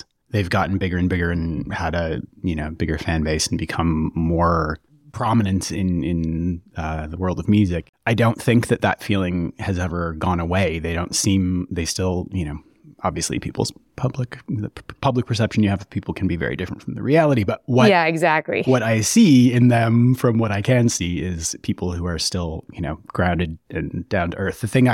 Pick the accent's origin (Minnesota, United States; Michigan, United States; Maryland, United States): Minnesota, United States; St. Paul; I grew up in St. Paul, Minnesota, and it's about an hour away from there.